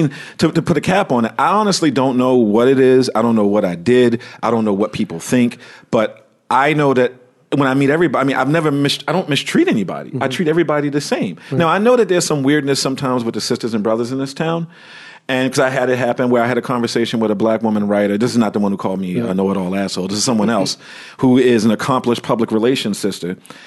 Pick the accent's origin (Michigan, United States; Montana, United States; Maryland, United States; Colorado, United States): Maryland, United States; Baltimore; I'm from Baltimore. I had a tough skin before I even got here.